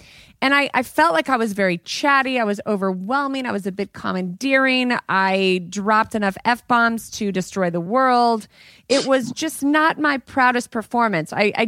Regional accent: Colorado, United States; In my home state, where I'm from.

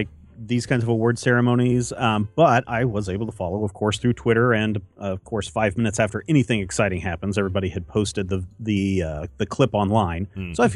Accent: Lawrence, Kansas, United States; Oh, man. Living up and growing up around Lawrence. That movie freaked the crap out of me.

